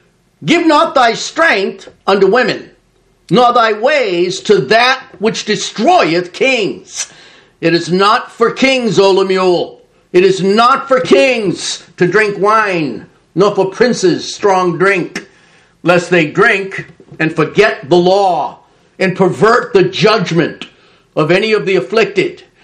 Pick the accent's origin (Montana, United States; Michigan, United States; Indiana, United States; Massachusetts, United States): Massachusetts, United States; Boston; I was born and raised in Boston, as you know, and Red Sox diehard fan.